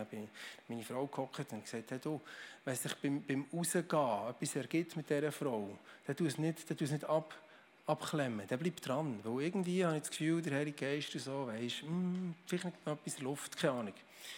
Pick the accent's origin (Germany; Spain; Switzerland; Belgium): Switzerland; Bern; kein Problem, bin ein Berner, es kommt schon gut